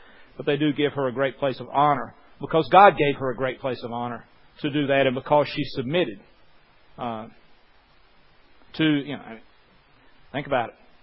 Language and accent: English; Southern United States, United States; growing up in the South in the 50s and early 60s, you had all these questions.